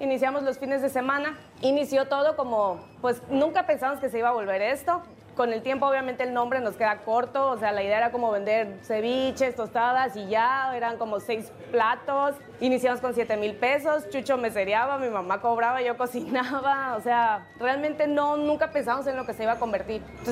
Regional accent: Villahermosa, Tabasco, Mexico; Soy de aquí, de Villahermosa, oriunda de Tabasco, y bueno, la familia de parte de mi mamá es de Valladolid, Yucatán, entonces tengo como que dos mezclas ahí.

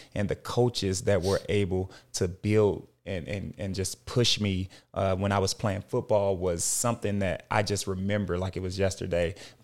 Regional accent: St. Louis, Missouri, United States; moved away; So I'm originally from the Midwest, St. Louis, Missouri. Okay. A town there in Missouri, small town. Well, at least growing up, it felt like a small town.

